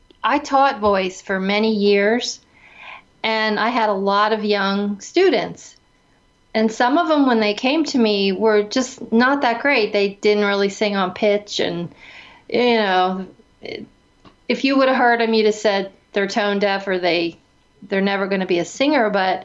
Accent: Pennsylvania, United States; I grew up in Pennsylvania, so I listened to all the kind of the folk rock acts of the day

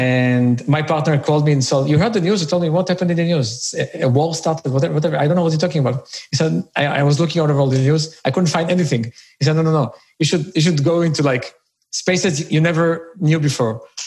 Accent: Israel; English is a second language; I'm originally from Israel, now living in Tel Aviv.

